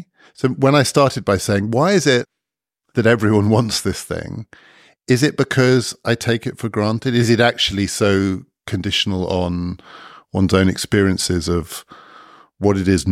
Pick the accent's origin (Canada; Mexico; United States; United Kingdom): United Kingdom; I'm white, I'm male, I'm well off, I'm British.